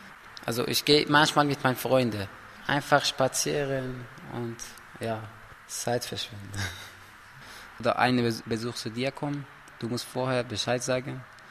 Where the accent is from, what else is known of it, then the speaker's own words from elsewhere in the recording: Afghanistan; Afghanistan ist meine Heimat. Ich bin dort geboren. Wenn Afghanistan ruhig wird, dann gehe ich wieder nac